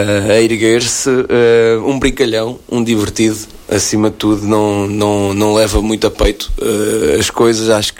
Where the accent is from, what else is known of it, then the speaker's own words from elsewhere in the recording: Aveiro, Portugal; born there; eu tenho 22 anos, nasci em Aveiro, de São Bernardo.